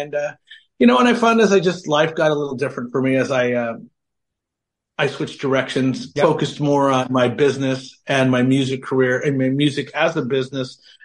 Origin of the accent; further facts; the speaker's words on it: Long Beach, California, United States; also born or lived in Los Angeles; I've relocated from Los Angeles. I grew up in Long Beach, California. Mm-hmm. So LA area.